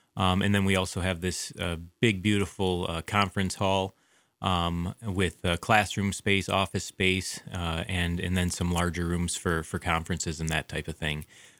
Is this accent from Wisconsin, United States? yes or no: yes; Wisconsin, United States; now in Sandpoint, United States; So I'm originally from Wisconsin, as I'm sure some of you listeners can tell from my voice.